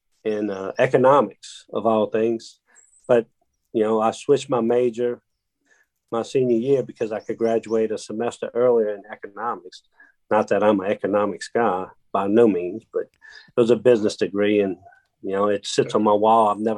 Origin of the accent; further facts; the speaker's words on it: Louisiana, United States; Well, I grew up right here in South Louisiana on the bayou.